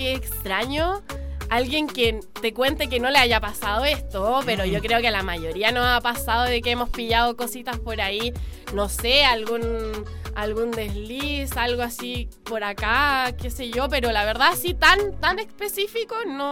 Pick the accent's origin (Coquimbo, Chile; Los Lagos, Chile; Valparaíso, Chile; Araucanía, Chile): Coquimbo, Chile; Ovalle; yo soy de Ovalle, y Ovalle es una ciudad muy pequeña, todos se conocen, todos son amigos de todo